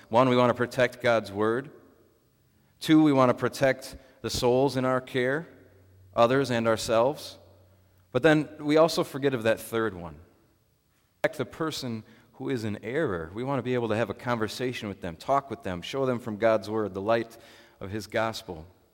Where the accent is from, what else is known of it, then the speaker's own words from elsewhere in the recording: Minnesota, United States; born there; I was born in Minnesota, in the United States, in North America, in the Western Hemisphere.